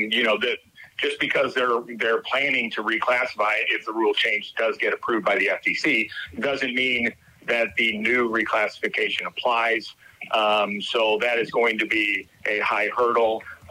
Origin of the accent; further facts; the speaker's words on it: Phoenix, Arizona, United States; cards on the table, I am from Phoenix. Turf Paradise was my home track.